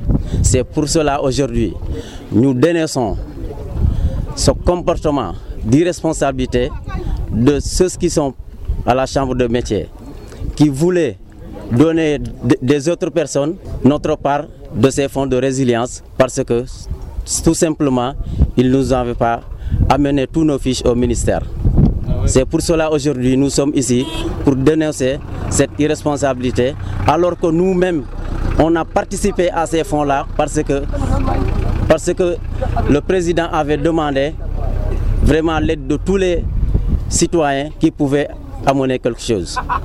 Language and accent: French; Senegal; Nous voulons une considération totale dans ce pays parce que nous sommes des Sénégalais.